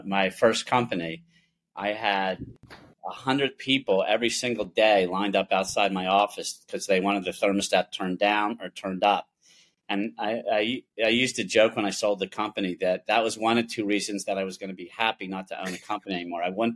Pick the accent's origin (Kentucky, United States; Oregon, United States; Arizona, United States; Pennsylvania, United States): Pennsylvania, United States; I grew up in Pennsylvania.